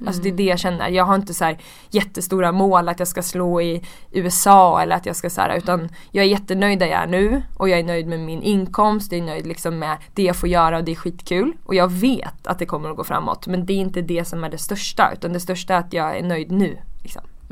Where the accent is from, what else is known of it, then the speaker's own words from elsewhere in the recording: Uppsala, Uppsala County, Sweden; Jag är uppvuxen i Uppsala.